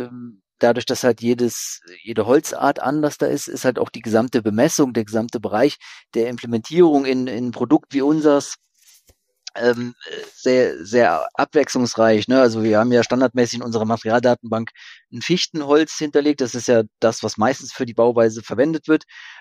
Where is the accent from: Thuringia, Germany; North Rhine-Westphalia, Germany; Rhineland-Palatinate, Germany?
Rhineland-Palatinate, Germany; schon 1936 hat mein Urgroßvater eine Schreinerei bei uns zu Hause im Westerwald gegründet